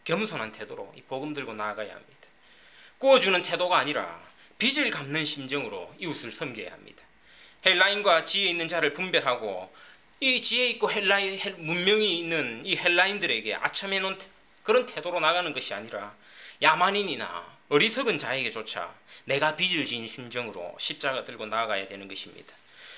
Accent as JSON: {"language": "Korean", "country": "South Korea", "said": "한국에서 왔다고 하면은 다들 고마워하는 눈빛으로"}